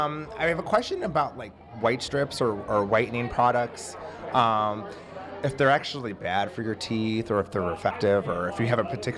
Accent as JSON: {"language": "English", "town": "Warren", "region": "Ohio", "country": "United States", "lives_now": "Lakewood, United States", "said": "No, I'm originally from the Warren area, but I live in the Cleveland area now."}